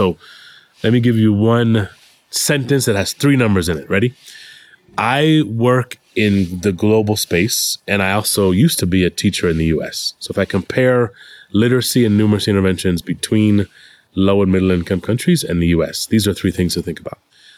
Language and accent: English; United States; I'm an American.